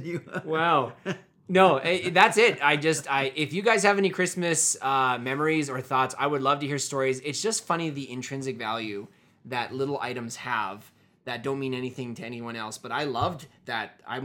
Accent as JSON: {"language": "English", "town": "Tabor", "country": "Canada", "tie": "born or raised there", "said": "we grew up in Tabor, small town of about... Is it 6,000?"}